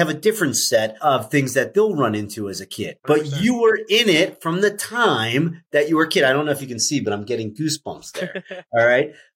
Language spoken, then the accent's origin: English; Ohio, United States; now in Philadelphia, United States; Listen, here's the thing. I come from Ohio originally, and in an Air Force family, it's kind of hard to really love one team or the other.